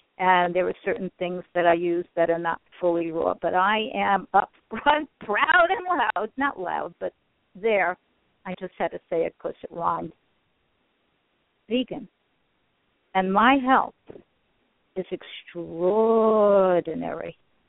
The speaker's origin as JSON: {"language": "English", "region": "New York", "country": "United States", "tie": "born or raised there", "also_born_or_lived": "Brooklyn", "said": "I come from New York. At the time it was Long Island. I was born in the city, truly in Brooklyn."}